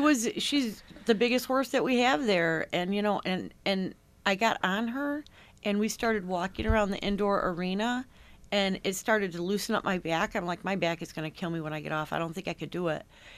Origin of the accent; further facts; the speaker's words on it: Rochester, United States; I grew up in Rochester.